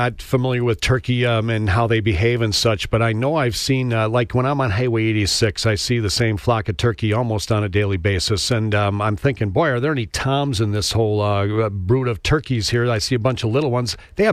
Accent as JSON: {"language": "English", "region": "Wisconsin", "country": "United States", "tie": "born or raised there", "said": "I grew up in Wisconsin, Ben."}